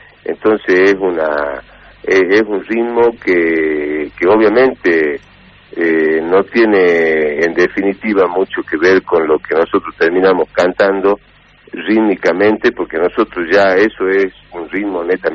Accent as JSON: {"language": "Spanish", "region": "Salta", "country": "Argentina", "said": "somos hinchas de Boca y antoniana de acá de Salta."}